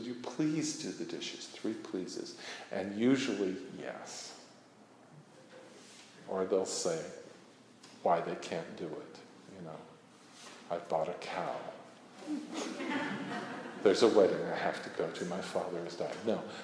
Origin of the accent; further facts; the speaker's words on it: Las Vegas, Nevada, United States; You know, I grew up in Las Vegas, so, you know, that...